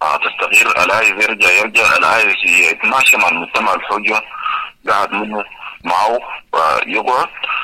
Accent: Sudan; نحن كسودانيين

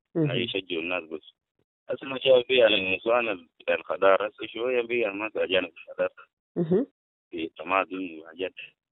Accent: South Sudan; أنا إنسان جنوبي وكده هسه ناس بيقولوا لي أنا دارفوري

